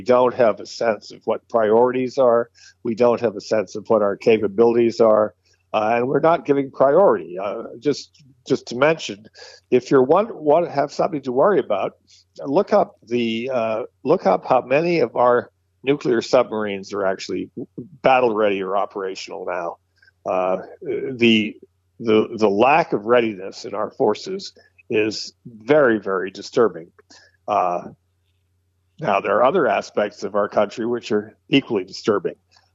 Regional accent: United States; And as an American, I find it very distressing.

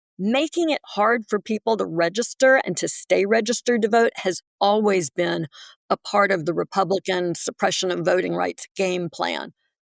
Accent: Alabama, United States; I'm from Alabama. I know a poll tax when I see one.

